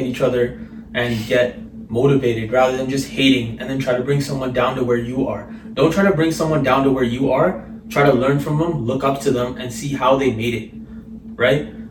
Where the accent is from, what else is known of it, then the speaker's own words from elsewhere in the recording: Canada; and I am Canadian.